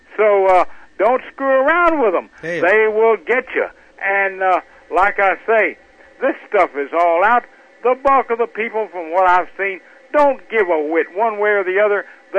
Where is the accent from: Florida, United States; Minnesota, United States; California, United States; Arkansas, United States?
Arkansas, United States; because I'm from Arkansas myself, as you can tell by my accent.